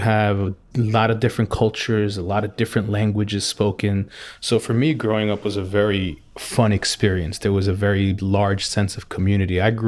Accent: New York City, New York, United States; So yeah, growing up in Jackson Heights, my hobbies were, I loved playing sports with my friends.

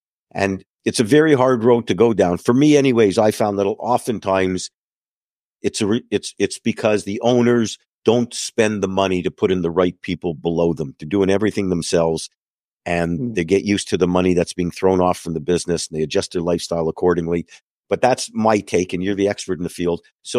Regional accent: Canada; now in United States; growing up in Canada, and I'm down here oftentimes

